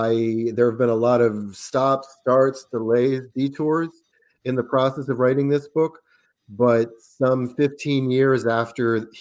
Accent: Providence, Rhode Island, United States; I'm calling in now from Providence, Rhode Island, which is my hometown. That is not Long Island.

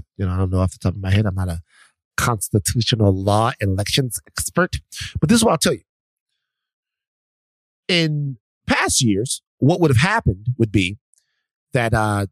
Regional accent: the South, United States; I said Iran, it's Iran. I'm sorry, but I'm from the South.

